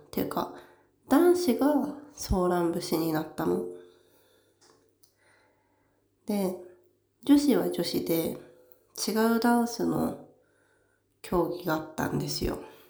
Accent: Saitama, Japan; 私、埼玉県出身なんですけど、その埼玉県の中でも、どちらかというと北の方、さらに言うと、東の方の出身なんですけど、で、中学校は地元の中学に行ってたんですね。

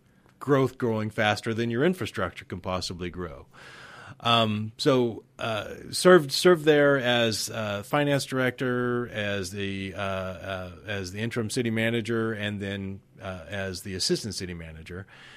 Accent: Montana, United States; I'm originally from Montana.

